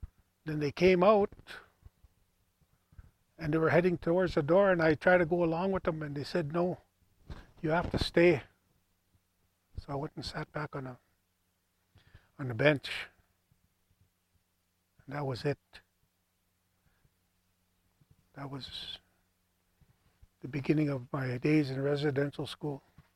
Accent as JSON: {"language": "English", "town": "Okanis First Nation", "region": "Saskatchewan", "country": "Canada", "tie": "born or raised there", "said": "I was born on Okanis First Nation. I wasn't born in a hospital. I was born on Okanis First Nation, December the 5th, 1959."}